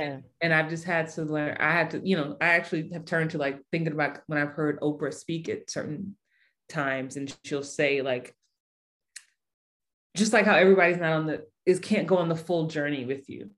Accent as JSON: {"language": "English", "region": "New York", "country": "United States", "said": "No, you want to meet for lunch? You want to meet for, look, I'm from New York. I don't do this."}